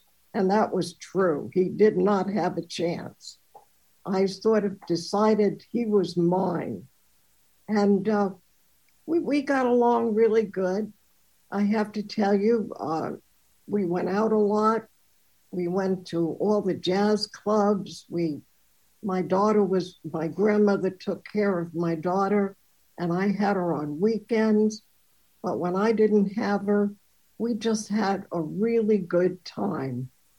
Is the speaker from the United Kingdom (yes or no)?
no; Amityville, New York, United States; also born or lived in Brooklyn; I was born in Brooklyn, New York. You can tell from the accent. I haven't really lost it. But I was brought up in Amityville, Long Island.